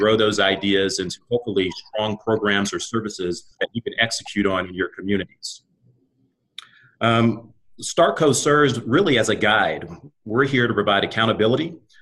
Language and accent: English; Memphis, Tennessee, United States; Moved back to Memphis, my hometown, about 12 years ago